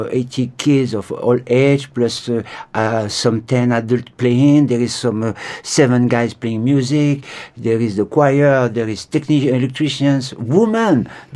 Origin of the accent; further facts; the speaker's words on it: France; accent: French; English is a second language; So I can keep my Frenchy accent, even to exaggerate a little bit.